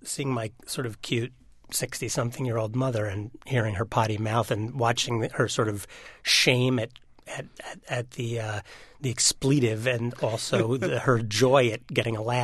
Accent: Highland Park, New Jersey, United States; Well, the first round we did in my hometown of Highland Park, New Jersey.

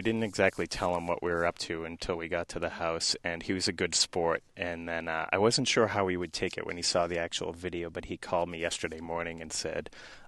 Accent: Boston, Massachusetts, United States; accent: Boston accent; Well, I grew up in South Boston, which has a very, depending on your perspective, a very bad Boston accent or a very great one. Yeah, I had it beat out of me in college.

